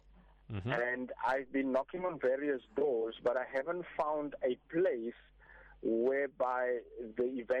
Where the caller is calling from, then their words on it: Boksburg, Gauteng, South Africa; I'm calling from Boxburg.